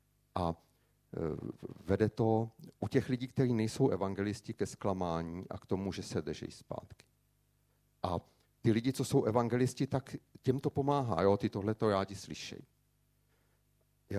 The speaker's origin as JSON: {"language": "Czech", "town": "Brno", "region": "South Moravian Region", "country": "Czechia", "said": "a jsem z Brna"}